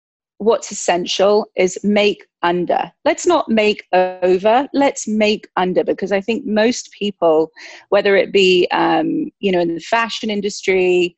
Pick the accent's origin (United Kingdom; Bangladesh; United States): United Kingdom; England; I grew up in England. I was born in a small village in the country, very theatrical family.